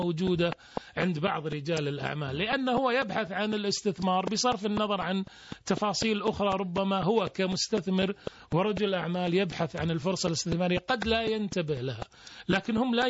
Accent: Algeria; أنا في الجزائر لا أقول بلدي الثاني، المملكة العربية السعودية بلدي والجزائر بلدي

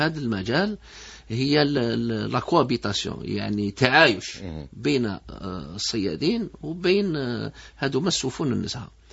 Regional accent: Algeria; أنا جزائري نخرج بالطيارة ونروح لتونس

